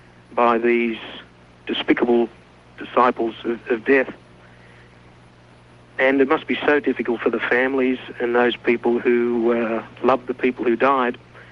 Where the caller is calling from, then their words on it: Sydney, New South Wales, Australia; I'm calling you from Sydney, Australia.